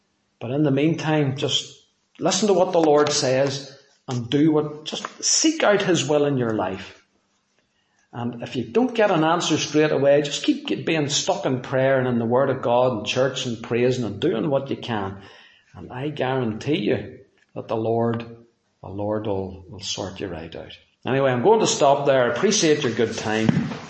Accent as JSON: {"language": "English", "town": "Portadown", "region": "Northern Ireland", "country": "United Kingdom", "said": "They took pity on me and let me do the two interviews because I came from Portadown."}